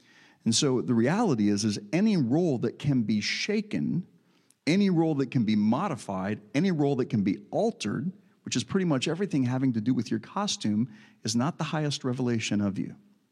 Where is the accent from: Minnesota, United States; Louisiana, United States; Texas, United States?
Texas, United States; you know, I'm from Texas, but I don't know country music.